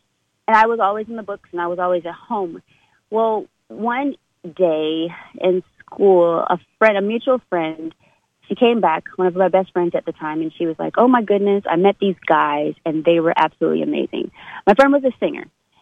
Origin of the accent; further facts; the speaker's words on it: Canada; born there; I was born in Canada. I was raised by my mother. I was raised in a single parent household